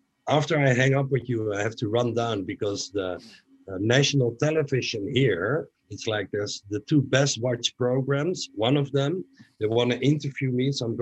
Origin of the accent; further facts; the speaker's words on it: Netherlands; I am from Holland. I live in Amsterdam.